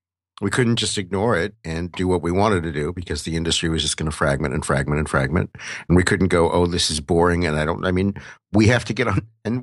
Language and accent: English; United States; I just have to say, brackets as an American.